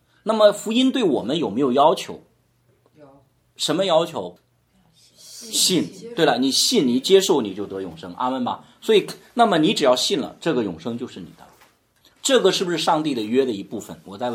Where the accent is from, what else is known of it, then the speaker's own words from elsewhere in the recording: China; 我们就说中国在1945年的时候打败了日本，我们很高兴，是吧？因为我是中国人，对不对？